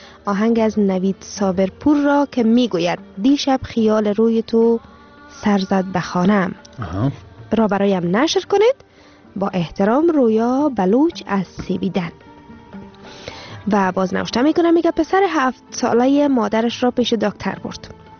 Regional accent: Afghanistan; now in Sweden; من مدت 15 سال می‌شود در سویدن زندگی می‌کنم و از حال و احوال افغانستان کاملاً بی‌خبر بودم. وطنم را آهسته آهسته فراموش کرده بودم

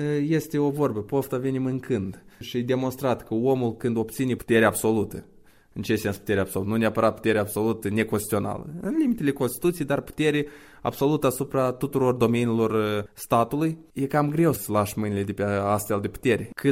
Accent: Moldova; Sunt mândru de țara mea, de pământul meu. Sunt mândru de faptul că sunt moldovean

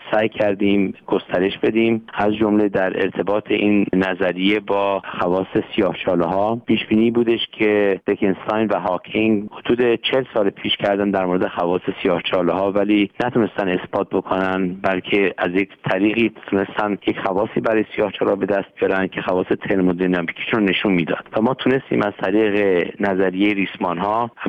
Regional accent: Iran; moved away as an adult; now in United States; من در ایران متولد شدم، در یک خانواده با دو برادر دیگه دبیرستان البرز تحصیل کردم، بعد از دبیرستان به آمریکا آمدم برای ادامه تحصیل و از اون موقع بعد اینجا مقیم هستم.

